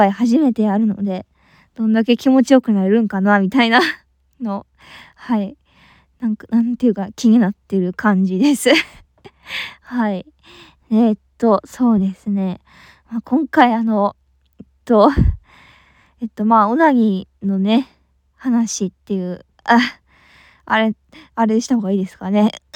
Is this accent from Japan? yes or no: yes; Kansai, Japan; 私出身地は関西なんですけど、今はちょっと別のとこに住んでおりまして